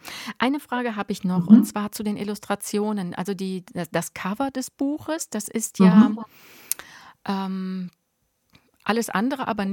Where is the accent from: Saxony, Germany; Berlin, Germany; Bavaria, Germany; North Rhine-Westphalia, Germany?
North Rhine-Westphalia, Germany; ich komme ja aus NRW